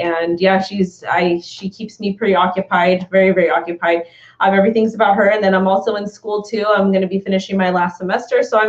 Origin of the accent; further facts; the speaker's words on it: California, United States; Yep. I've been here all my life. I was born and raised in San Gabriel Valley. And yeah, I've been able to travel and do different things, but LA is my home